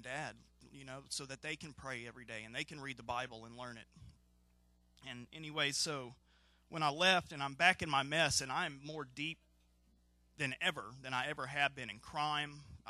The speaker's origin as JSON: {"language": "English", "town": "Dallas", "region": "Texas", "country": "United States", "said": "I'm from Dallas, Texas. I'm 34 years old. Let's see. I wasn't raised in a Christian household, although I did have very good parents, 3 younger sisters."}